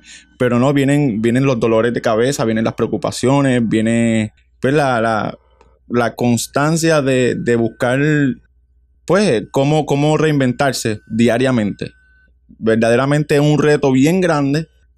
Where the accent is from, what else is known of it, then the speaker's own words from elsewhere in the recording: Puerto Rico; siempre con las ganas de volver a Puerto Rico, volver a mi tierra, volver y poder crear lo que hoy día es